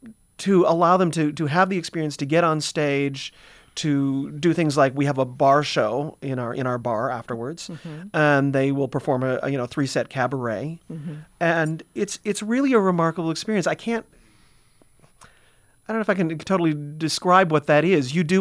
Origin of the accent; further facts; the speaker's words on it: Ann Arbor, Michigan, United States; Yeah, I am originally from Ann Arbor, Michigan. I grew up on the other side of the state